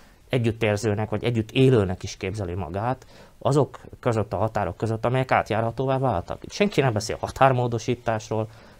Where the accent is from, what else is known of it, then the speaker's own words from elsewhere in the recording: Upper Hungary, Slovakia; Az, hogy nekem felvidéki magyarként emiatt hátrányt kell elszenvednem